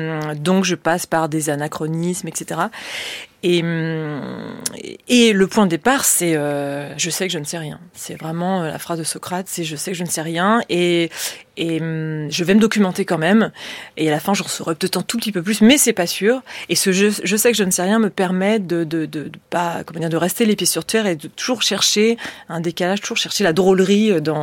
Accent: Nouvelle-Aquitaine, France; Poitevine, je ne le revendique pas, je m'en fiche complètement. J'ai grandi dans les Deux-Sèvres, j'ai un peu de sang belge

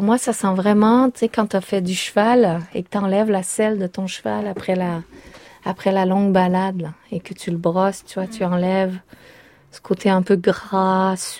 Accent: Canada; je pense que ça vient du fait que ben, j'ai grandi au Canada

